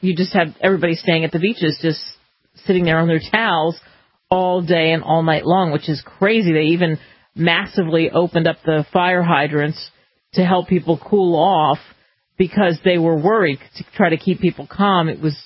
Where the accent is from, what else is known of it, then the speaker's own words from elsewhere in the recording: Philadelphia, Pennsylvania, United States; I grew up in Philadelphia, so I've said this story before. How many times have I walked by the Liberty Bell in my life, or Ben Franklin's grave growing up